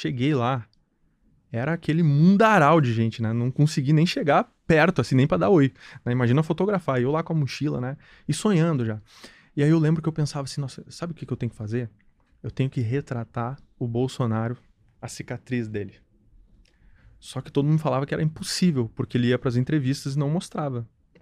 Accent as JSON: {"language": "Portuguese", "town": "Porto Alegre", "region": "Rio Grande do Sul", "country": "Brazil", "tie": "born there", "also_born_or_lived": "Barreiras", "said": "nasci em Porto Alegre, mas morei lá."}